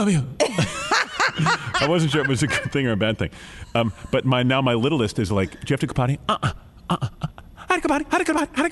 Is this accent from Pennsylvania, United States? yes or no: yes; Pennsylvania, United States; I am from outside of Philly.